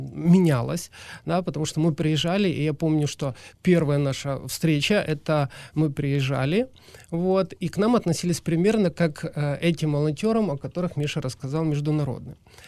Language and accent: Russian; Ukraine; так как я человек, так как я украинец, я причастен этой культуре